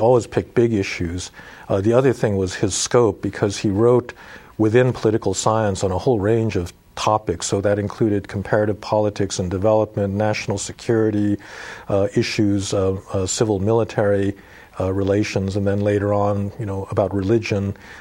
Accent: New York City, New York, United States; also born or lived in Chicago; I was born in Chicago, but I basically grew up in New York City.

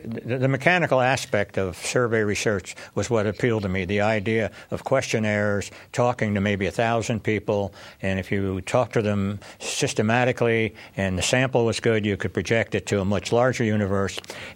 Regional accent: New Brunswick, New Jersey, United States; born there; I was born in New Brunswick, New Jersey.

